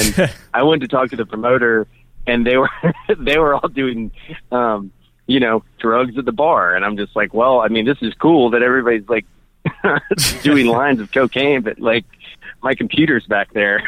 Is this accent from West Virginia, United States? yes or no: yes; West Virginia, United States; I mean, I'm from West Virginia, right?